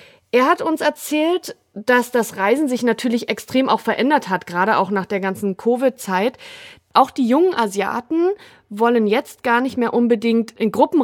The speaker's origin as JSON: {"language": "German", "country": "Switzerland", "said": "Und was geschah 1909 noch bei uns in der Schweiz, in Europa?"}